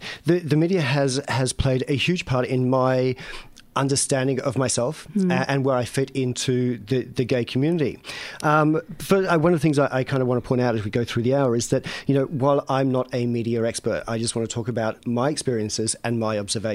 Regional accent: Australia; as a kid growing up in Australia, I think like most of us

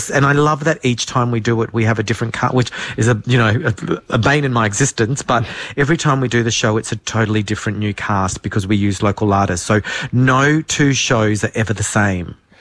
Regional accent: Darwin, Northern Territory, Australia; I tell my story of growing up in Darwin as a young queer kid

